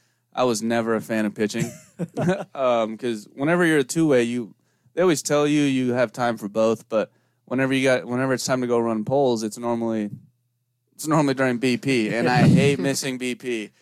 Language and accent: English; Utah, United States; And I'm from Utah. I was like, why do I need bear spray?